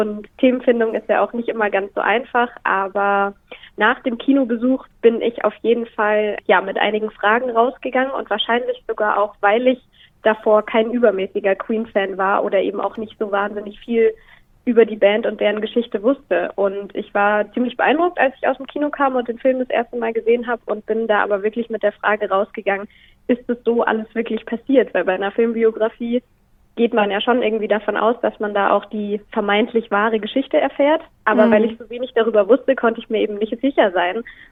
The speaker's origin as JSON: {"language": "German", "town": "Munich", "region": "Bavaria", "country": "Germany", "tie": "born or raised there", "moved": "as an adult", "lives_now": "Hannover, Germany", "said": "gebürtig aus München, habe da auch meinen Bachelor gemacht, bin dann aber für den Master nach Hannover gekommen"}